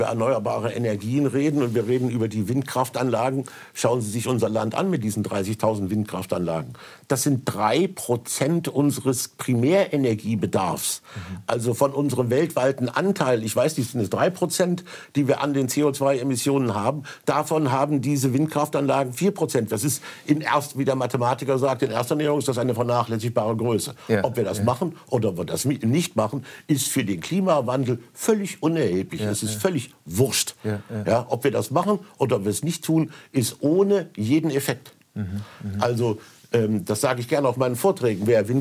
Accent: Hesse, Germany; In meiner Heimat in Nordhessen, östlich von Kassel im Kaufunger Wald, da hatten wir ein Vorkommen von Luchsen auf freier Wildbahn.

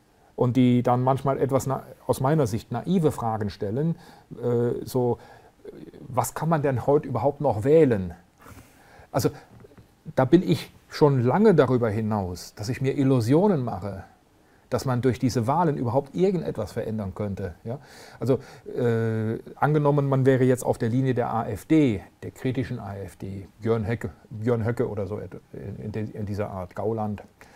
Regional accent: West Germany, Germany; Ich komme ja aus dem Westen, da ist es noch viel, mir ist es viel präsenter. Ich bin Jahrgang 1960, ja.

